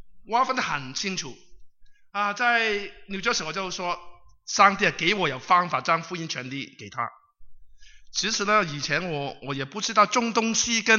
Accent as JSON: {"language": "Chinese", "country": "Hong Kong", "said": "在我来自的地方香港"}